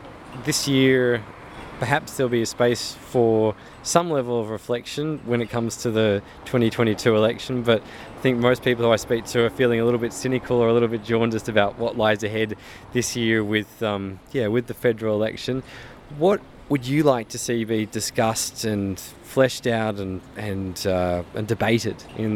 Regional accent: Ashburton, Victoria, Australia; It stretches from South Yarra to where I grew up in Ashburton.

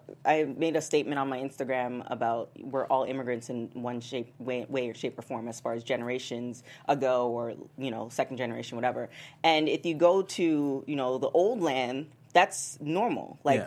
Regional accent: Canada; I'm Canadian.

